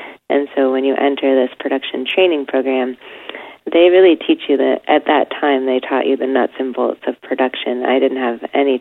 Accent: Cleveland, Ohio, United States; but more because I was raised in Cleveland where the public schools were lacking.

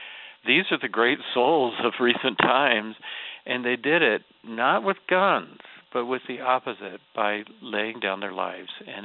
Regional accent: Atlanta, Georgia, United States; When I grew up in Atlanta, the church I went to saw him as the enemy, the bad guy.

